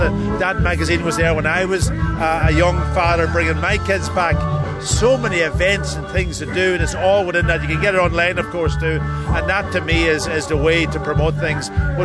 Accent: Ulster, Ireland; now in Europe; where are you from? I'm from Donegal.

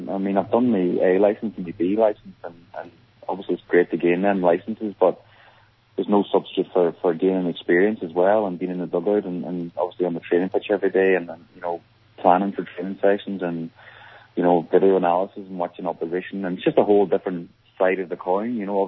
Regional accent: Lifford, County Donegal, Ireland; Obviously, the Gaelic football growing up in Lifford

